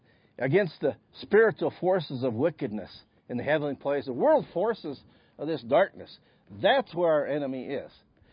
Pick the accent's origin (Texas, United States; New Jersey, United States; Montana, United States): Montana, United States; growing up in Southwest Montana, and we're in the Butte area.